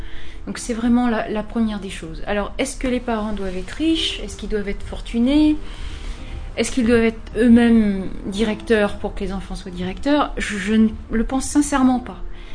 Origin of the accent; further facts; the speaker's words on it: France; j'ai 45 ans, je suis française d'origine